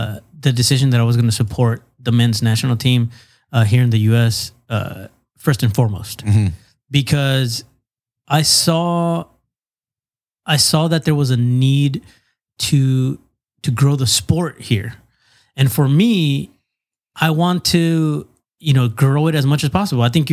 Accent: United States; And also, I'm an American.

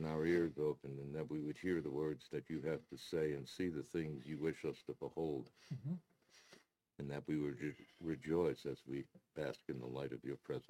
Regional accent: New York, United States; he's from Texas and I'm from New York.

